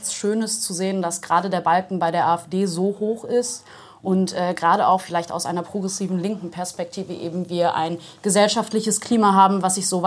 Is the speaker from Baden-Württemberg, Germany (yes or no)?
no; Bremen, Germany; Aber als Bremerin, die in Bremen Politik für die SPD macht